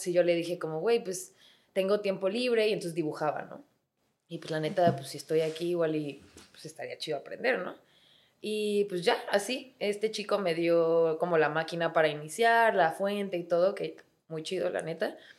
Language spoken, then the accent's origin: Spanish; Mexico City, Mexico; Soy chilanga, okay. Sí. Tal vez vine cuando estaba muy chiquita